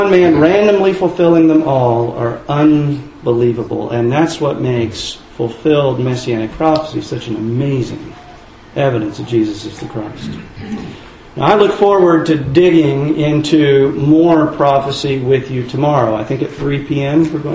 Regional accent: Gainesville, Georgia, United States; born there; I was born in Gainesville, Georgia. Lived in a lot of places, but that's where I was born. Population 34,000.

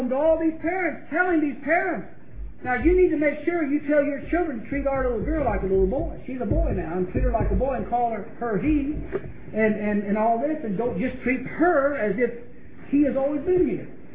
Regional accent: Ireland; I'm Irish and I don't curse.

